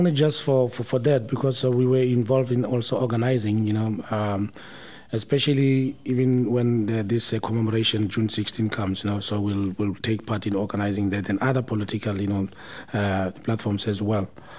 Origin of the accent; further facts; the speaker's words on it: Mamelodi, Gauteng, South Africa; Growing up in Mamelodi, I grew up as a happy child.